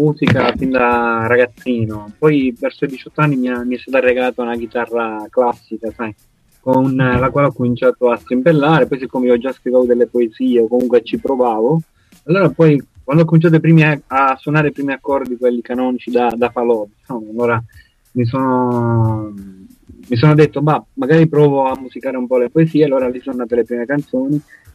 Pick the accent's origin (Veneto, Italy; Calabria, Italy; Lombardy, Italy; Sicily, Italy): Sicily, Italy; now in Genoa, Italy; Abito a Genova, in realtà sono siciliano, ma abito a Genova da più di tre anni